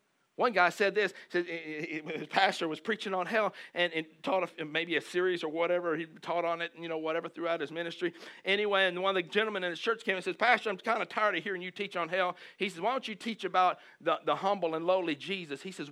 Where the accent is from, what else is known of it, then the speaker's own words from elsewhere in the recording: the South, United States; Because in the South, I'm from the South, so I can say this.